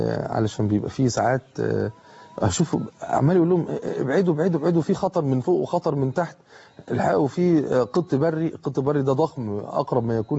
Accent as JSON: {"language": "Arabic", "country": "Egypt", "said": "لكن احنا عندنا كل ده ازاي مش قادرين نشتغل ازاي؟"}